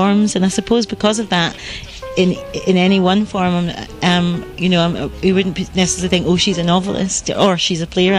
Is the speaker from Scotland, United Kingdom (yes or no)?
yes; Glasgow, Scotland, United Kingdom; also born or lived in Edinburgh; now in Manchester, United Kingdom; No, I was born in Edinburgh, brought up in Glasgow, and I live in Manchester now.